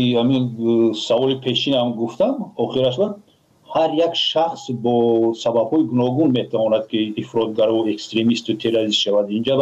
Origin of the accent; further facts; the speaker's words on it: Tajikistan; یگان فیلم تاریخی که فخر کنند تاجیکان که ما تاجیک هستیم نداریم